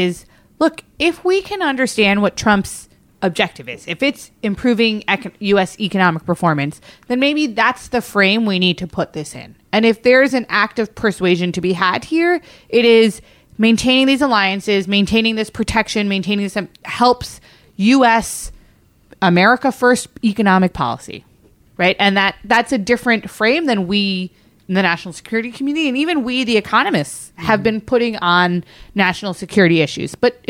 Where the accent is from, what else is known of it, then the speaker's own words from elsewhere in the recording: New York, United States; I'm from New York, so.